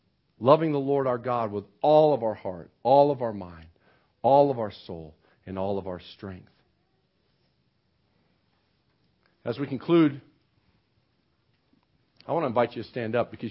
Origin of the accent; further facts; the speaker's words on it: United States; I know as good American men and women, we like to compartmentalize everything